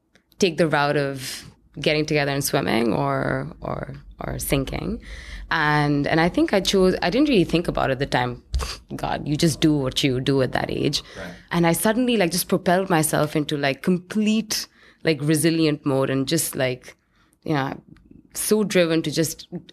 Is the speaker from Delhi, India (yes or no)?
yes; New Delhi, Delhi, India; So I grew up in India, in New Delhi, which is the capital